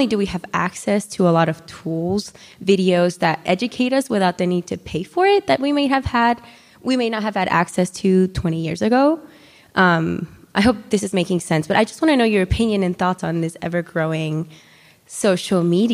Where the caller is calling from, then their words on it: Florida, United States; I'm joining you from Florida.